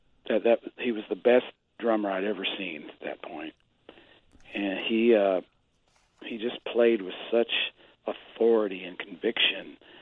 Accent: Springfield, Missouri, United States; I was just a suburban kid growing up in Springfield, Missouri.

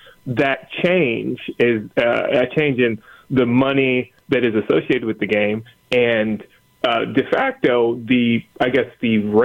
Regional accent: Michigan, United States; I am from Michigan area, mid-Michigan area, closer to Lansing, the capital, but, Detroit, Lansing, and Grand Rapids, kind of the big ones.

